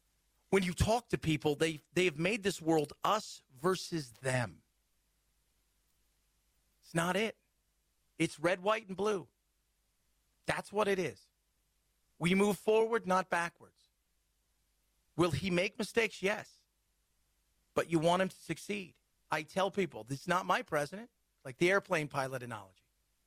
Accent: United States; Because I'm an American, I want my president to succeed.

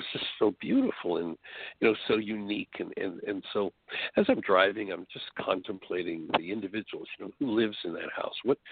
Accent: Canada; now in United States; being born and raised in Canada and moving here to the States

